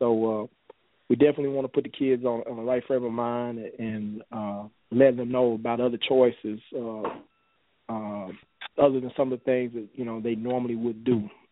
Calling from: Kearney, Nebraska, United States; I'm calling from Kearney, Nebraska.

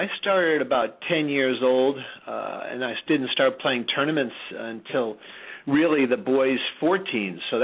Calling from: Carlsbad, California, United States; I'm calling in from Carlsbad, California. That's San Diego way.

